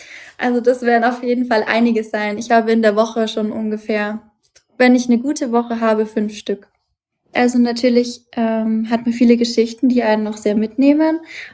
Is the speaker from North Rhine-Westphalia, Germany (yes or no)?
no; Bavaria, Germany; Ich komme ja auch aus Bayern. Ich bin ja eigentlich fränkisches Mädchen. Dementsprechend ist es für mich eigentlich wie Heimat.